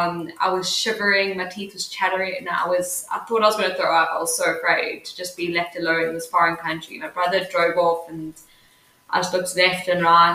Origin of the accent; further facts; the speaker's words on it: South Africa; I grew up in South Africa in a community where everyone kind of grew up, got a job, got married, had kids and died.